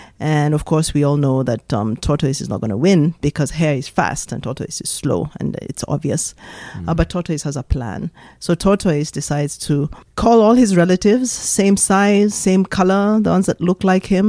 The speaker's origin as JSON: {"language": "English", "region": "Nairobi", "country": "Kenya", "tie": "born or raised there", "also_born_or_lived": "United States", "second_language": "English", "said": "Well, I am a Kenyan, born and brought up in Nairobi. Spent most of my years in Nairobi. I actually live in Nairobi, Kenya."}